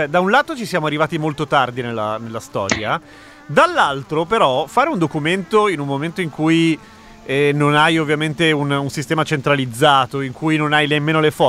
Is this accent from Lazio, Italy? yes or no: yes; Rome, Lazio, Italy; Sono di Roma